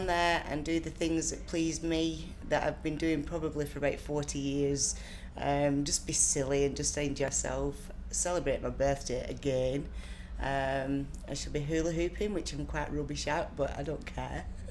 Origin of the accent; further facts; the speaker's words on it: Burnley, North West England, United Kingdom; I'm 40 years old and I come from Burnley, Lancashire.